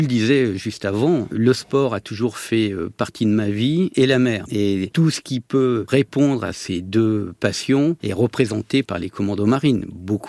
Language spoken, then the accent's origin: French; Normandy, France; born there; je suis né en Normandie, et lorsque j'allais au bord de la mer